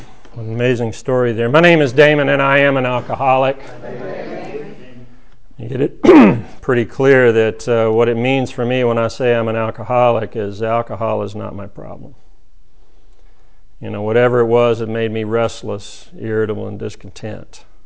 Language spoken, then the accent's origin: English; East Point, Georgia, United States; But I was born in Georgia Baptist Hospital in 1955, so coming up on 59 years in November, so. And lived down in East Point for a few years, in fact, till I was about 7 or 8.